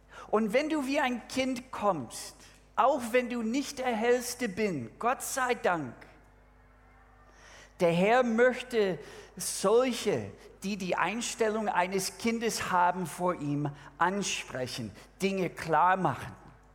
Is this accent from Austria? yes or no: no; United States; now in Germany; Ich als Amerikaner, wenn ich eine Frau aus Deutschland heirate, dann ist das eindeutig der letzte Schritt. Ich gehe niemals nach Amerika. Ich werde hier sterben.